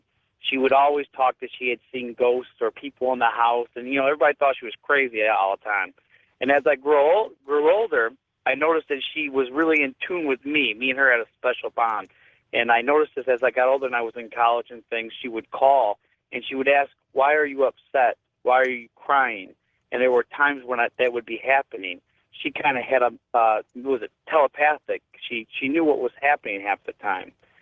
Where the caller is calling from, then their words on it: Taylor, Michigan, United States; Hey, I'm calling from Taylor, Michigan, George.